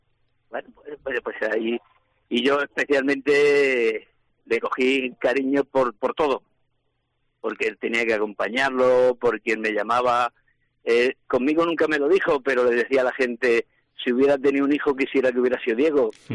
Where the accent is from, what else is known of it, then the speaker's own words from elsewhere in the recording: La Unión, Region of Murcia, Spain; now in Rota, Spain; yo no soy roteño, yo claro. Vine aquí, yo llevo aquí muchos años, pero uh-huh. No soy roteño, soy murciano, de un pueblecito de allí, de La Unión.